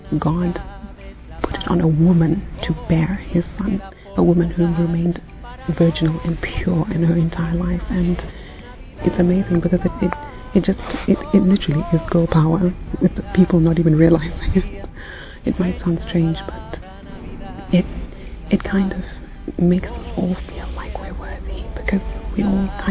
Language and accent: English; Zimbabwe; now in London, United Kingdom; I'm 29 years old and I'm originally from Zimbabwe and I live in London, in Mandeville.